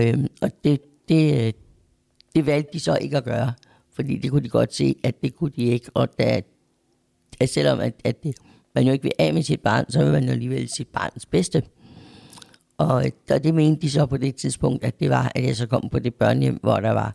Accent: Randers, Central Denmark Region, Denmark; born there; Jeg er født i Randers og med en familie.

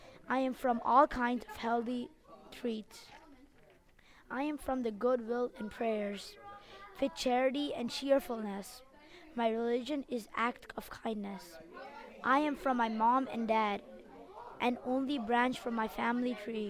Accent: Texas, United States; I am from Texas, where everything is big, where there are Texas Longhorns.

